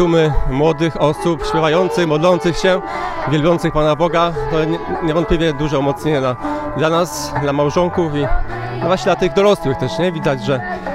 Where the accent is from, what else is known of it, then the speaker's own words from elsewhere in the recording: Kalisz, Greater Poland Voivodeship, Poland; No, witam serdecznie, jesteśmy z Kalisza.